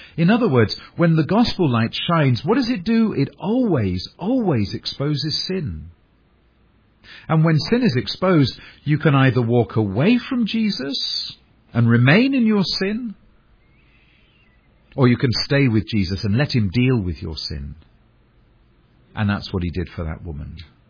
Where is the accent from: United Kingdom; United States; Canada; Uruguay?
United Kingdom; England; Now, I'm from England, and you don't need me to tell you that that is terrible grammar.